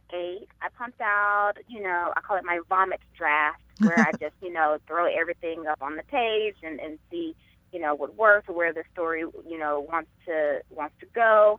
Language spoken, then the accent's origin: English; Memphis, Tennessee, United States; And I've really just been inspired and continue to be inspired by my hometown of Memphis, Tennessee.